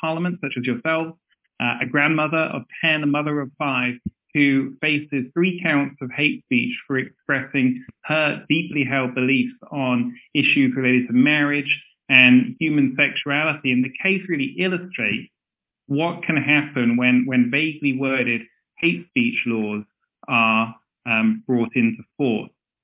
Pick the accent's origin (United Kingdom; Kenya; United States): United Kingdom; I'm a British solicitor.